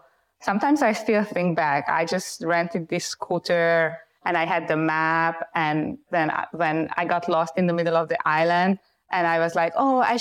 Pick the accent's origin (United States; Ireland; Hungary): Hungary; Well, so I am Hungarian originally. I mean, I was born in Hungary and I am still Hungarian.